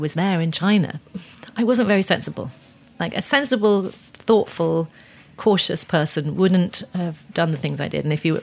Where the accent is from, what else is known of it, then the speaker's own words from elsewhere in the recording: United Kingdom; I'm British.